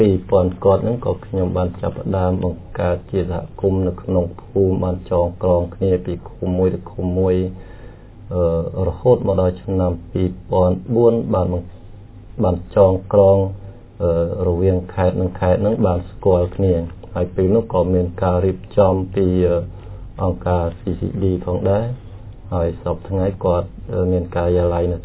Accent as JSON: {"language": "Khmer", "town": "Kamchay Mear", "region": "Prey Veng", "country": "Cambodia", "tie": "born or raised there", "said": "ហើយស្រុកកំណើតរបស់ខ្ញុំកាលពីដើមឡើយគឺខ្ញុំបានរស់នៅភូមិថ្នល់កែងឃុំស្មោងខាងជើងស្រុកកំចាយមាសគឺខេត្តព្រៃវែង"}